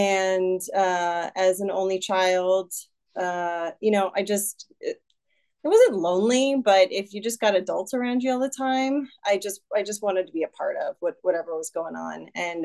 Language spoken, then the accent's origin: English; Los Angeles, California, United States; So, okay, I'm from Los Angeles. I'm an only child of one alcoholic and one Al-Anon.